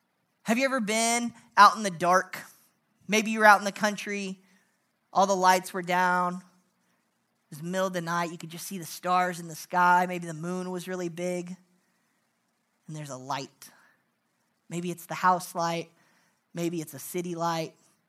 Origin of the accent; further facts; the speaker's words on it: Mannford, Oklahoma, United States; I grew up in Manford. Manford's right next to Cleveland.